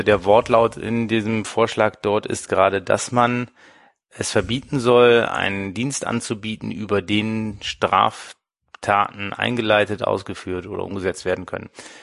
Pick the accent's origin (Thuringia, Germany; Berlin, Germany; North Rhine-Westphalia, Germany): North Rhine-Westphalia, Germany; aufgrund einer Initiative aus meinem Heimatbundesland, aus NRW